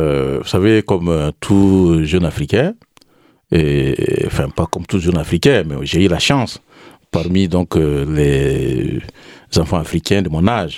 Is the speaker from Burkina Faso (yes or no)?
yes; Sien, Boucle du Mouhoun, Burkina Faso; Je suis du Burkina Faso. Je suis sans. Donc, originaire de, si vous voulez, de la région de la boucle du Moon. Et plus précisément de la province de Nayala, et dans un petit village au sud de Toma, qui s'appelle voilà. Sien.